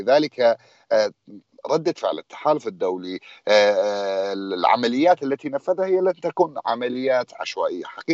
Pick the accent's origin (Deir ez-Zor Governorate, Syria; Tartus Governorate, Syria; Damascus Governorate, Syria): Deir ez-Zor Governorate, Syria; Al-Shuhayl; وبلدة شحل بلدة في في في دير الزور